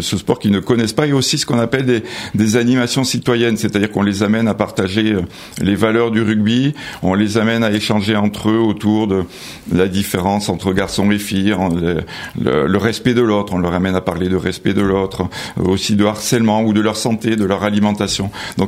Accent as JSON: {"language": "French", "town": "Toulouse", "region": "Occitanie", "country": "France", "said": "Alors moi je suis toulousain"}